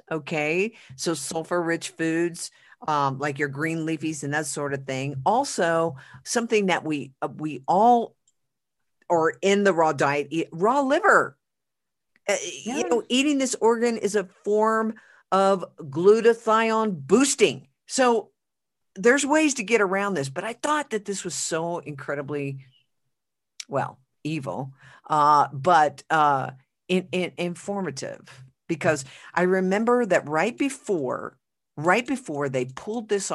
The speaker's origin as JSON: {"language": "English", "region": "Oklahoma", "country": "United States", "said": "I'm from Oklahoma, and there was a big false story that came out of a hospital in Oklahoma"}